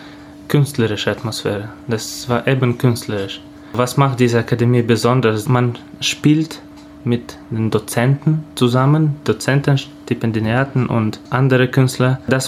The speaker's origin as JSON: {"language": "German", "region": "Saint Petersburg", "country": "Russia", "tie": "born or raised there", "second_language": "German", "said": "Aber für mich St. Petersburg bleibt ganz, ganz, ganz wichtige Musikstadt. Nicht nur, weil das meine Heimat ist."}